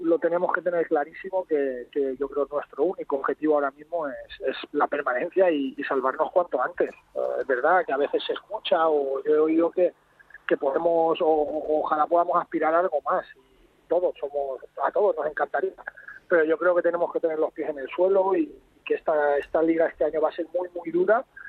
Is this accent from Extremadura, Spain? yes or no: no; Balearic Islands, Spain; now in Madrid, Spain; Soy allí de Mallorca